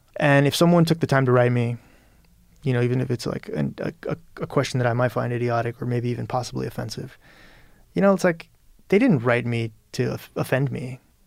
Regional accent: Birmingham, Alabama, United States; the fact that I grew up in Birmingham, Alabama

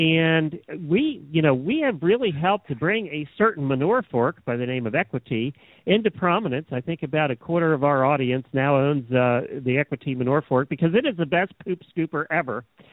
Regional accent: Terry Hill, Pennsylvania, United States; I grew up in Terry Hill, which is a little town about 5 miles from where Mill Creek is located.

